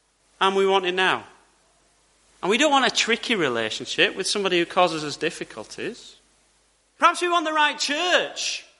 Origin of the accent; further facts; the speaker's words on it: Yorkshire and the Humber, United Kingdom; as soon as I open my mouth and say that I'm from Yorkshire